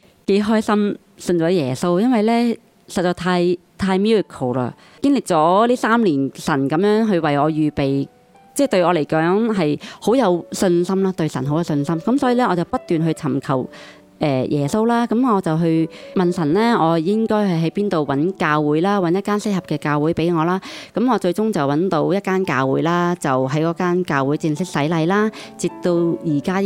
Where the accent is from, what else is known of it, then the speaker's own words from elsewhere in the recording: Hong Kong; 我是香港人來的嘛，一向去英國半年都不用簽證的啦